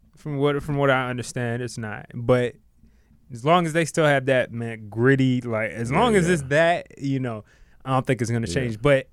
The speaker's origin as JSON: {"language": "English", "town": "Decatur", "region": "Georgia", "country": "United States", "said": "I'm from Decatur. You know, okay, that's, he know my mom, my sister."}